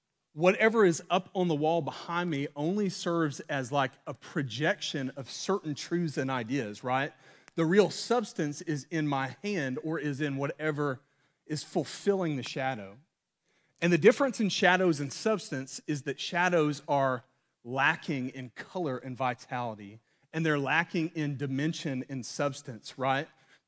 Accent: Alabama, United States; I grew up in North Alabama, and my neck is red, and that red is deep.

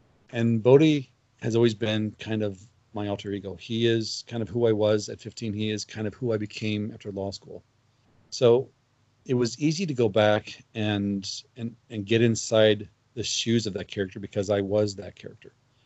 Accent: Missouri, United States; I grew up in Missouri in the 1970s.

